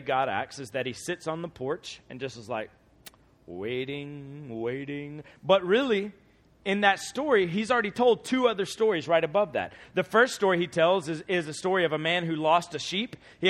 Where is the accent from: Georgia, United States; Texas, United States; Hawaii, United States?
Georgia, United States; But I'm an Atlanta Hawks fan because I'm from Georgia, all right?